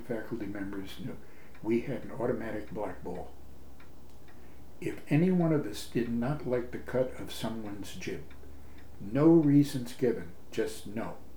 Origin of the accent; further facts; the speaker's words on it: Washington, United States; I was raised in Western Washington, and I do anything to get back.